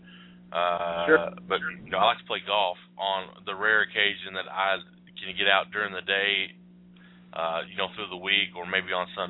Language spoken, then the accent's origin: English; Morehead, Kentucky, United States; I am a proud citizen of Moorhead, Kentucky, born and raised. I was a Moorhead State University Eagle. I live just a little bit away. We're talking like maybe 15 miles away from where I was born